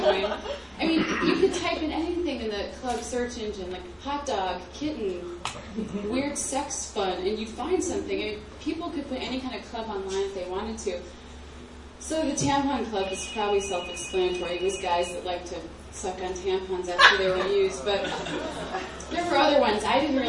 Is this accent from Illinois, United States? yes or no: yes; Crete, Illinois, United States; I'm from Crete, Illinois. There's not a Greek in that town, but it's, you know, in the middle of... I married one. Okay. It's a little farm town.